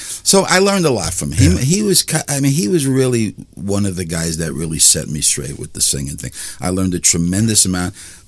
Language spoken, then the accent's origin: English; Bellmore, New York, United States; And he was in a local band in Belmore. I grew up in Belmore.